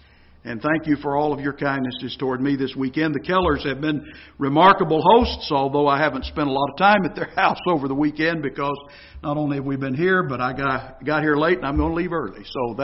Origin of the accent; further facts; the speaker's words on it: Alabama, United States; born there; John preaches in my home county in North Alabama. I was born in Limestone County, Alabama. Athens is the county seat of that county.